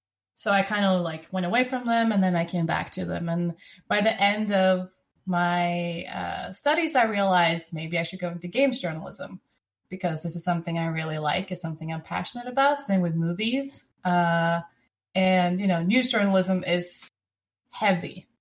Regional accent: Norway; accent: Norwegian; because of my Norwegian accent, because that is the most Norwegian it can be.

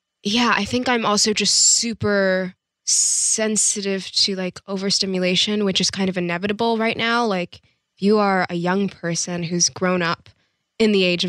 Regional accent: Atlanta, Georgia, United States; now in Los Angeles, United States; I'm from Atlanta, so it's

